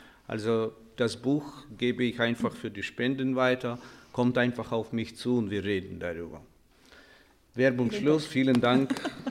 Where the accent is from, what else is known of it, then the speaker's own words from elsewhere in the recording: Ukraine; Ich komme aus der Ukraine, aus dem Land, wo der Krieg jetzt herrscht.